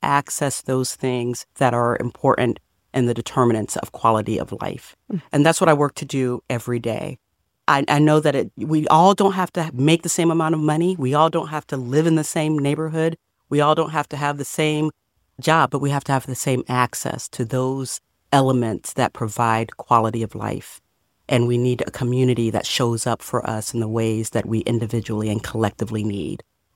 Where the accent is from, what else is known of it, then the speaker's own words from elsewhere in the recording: St. Petersburg, Florida, United States; I grew up right here in St. Pete.